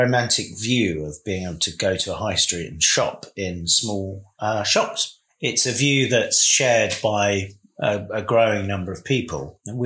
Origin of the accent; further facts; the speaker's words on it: Deal, South East England, United Kingdom; You know, my parents had a restaurant on the high street, so we were right in the thick of it. I think Deal's great if you're in the thick of it